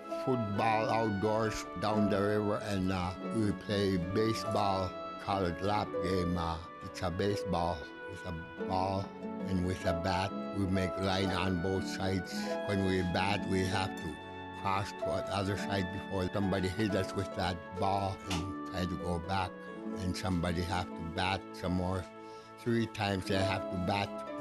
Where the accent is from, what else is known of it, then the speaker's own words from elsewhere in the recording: Koyuk, Alaska, United States; from Koyuk, and I was born here in Koyuk, August 12, 1927.